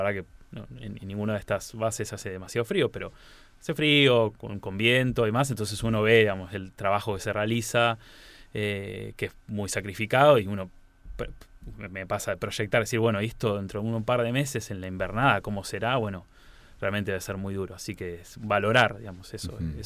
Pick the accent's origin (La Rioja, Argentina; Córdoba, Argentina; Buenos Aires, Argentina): Buenos Aires, Argentina; yo soy de Buenos Aires.